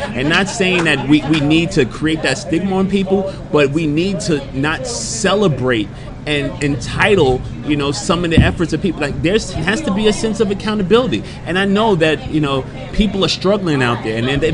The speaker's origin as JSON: {"language": "English", "region": "New York", "country": "United States", "tie": "born or raised there", "said": "I'm from New York, and I grew up in that time."}